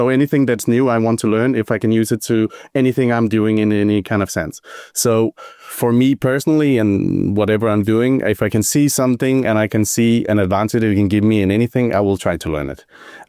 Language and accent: English; Denmark; I come from Denmark myself, so I worked a bit there as well.